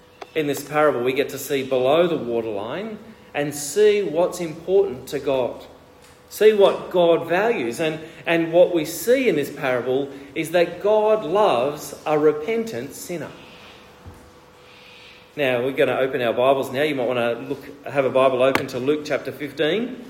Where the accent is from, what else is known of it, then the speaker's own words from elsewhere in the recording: Australia; also born or lived in Ecuador; I know, because in Ecuador, my values as an Australian were being smashed all the time.